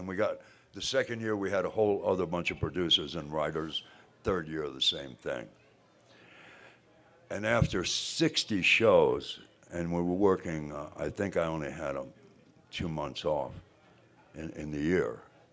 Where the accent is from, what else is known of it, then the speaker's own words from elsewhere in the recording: United States; I went, I'm an American, man. I can pull this shit off.